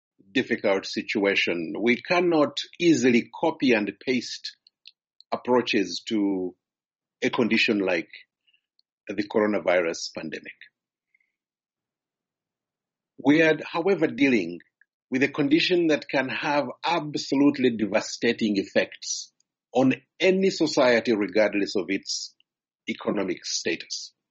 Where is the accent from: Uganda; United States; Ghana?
Uganda; I am very familiar with my home country, Uganda.